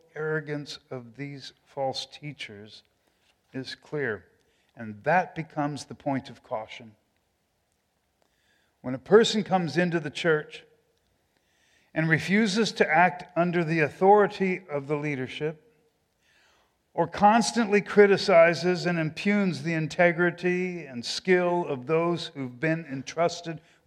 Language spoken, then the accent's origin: English; Santa Cruz, California, United States; when we were growing up in Santa Cruz, I would often see a bumper sticker that called on the reader to question authority.